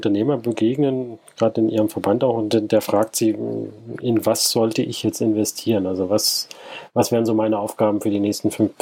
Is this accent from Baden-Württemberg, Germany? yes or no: yes; Baden-Württemberg, Germany; ich komme aus Baden-Württemberg oder wir leben in Baden-Württemberg.